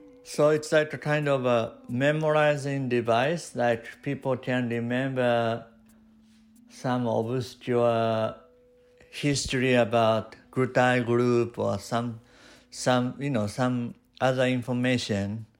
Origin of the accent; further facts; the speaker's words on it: Japan; English is a second language; I'm originally from Japan, so English is not my first language